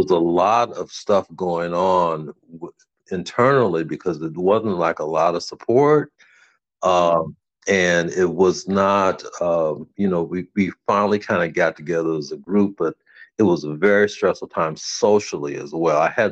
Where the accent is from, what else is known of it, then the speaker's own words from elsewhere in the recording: Cleveland, Ohio, United States; I was born in Cleveland, Ohio, and I attended the Cleveland public school system.